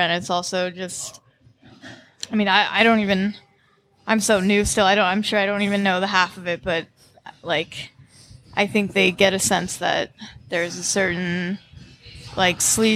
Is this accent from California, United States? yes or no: yes; Arroyo Grande, California, United States; now in New York City, United States; Arroyo Grande, California. It's like on the Central Coast. Kind of like a mix between hick town and beach town a little bit.